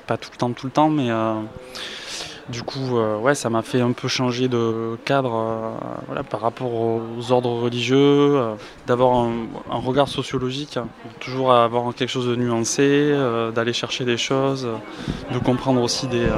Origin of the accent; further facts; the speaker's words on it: Albi, Occitanie, France; born there; also born or lived in Toulouse / Paris; Ouais, je suis originaire de la région de Toulouse. Je suis né à Albi, j'ai fait une partie de mes études à Toulouse.